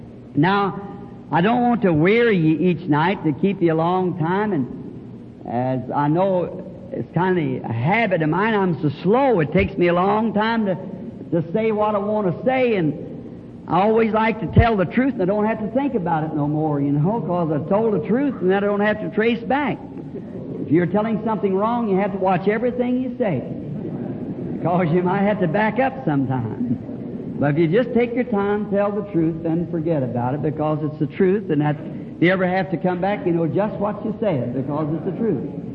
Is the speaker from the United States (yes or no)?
yes; the South, United States; born there; I'm a Southerner by birth, and I just like to speak to people wherever I see them.